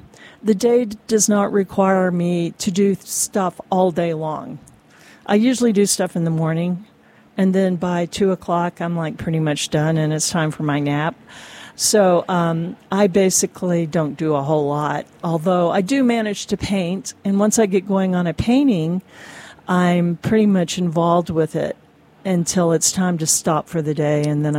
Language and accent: English; Texarkana, United States; My father used to do that when I was growing up in Texarkana.